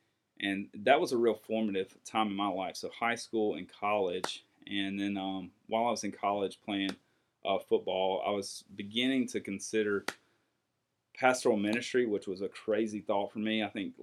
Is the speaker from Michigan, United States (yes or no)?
no; Mississippi, United States; Yeah, so I grew up, like I said, I grew up in Mississippi. Grew up I grew up in small town Mississippi, but there's not a lot of large towns in Mississippi.